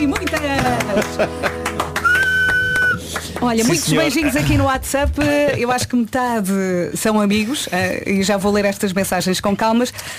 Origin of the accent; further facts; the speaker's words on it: Viana do Alentejo, Évora, Portugal; É da minha terra, Viana do Alentejo.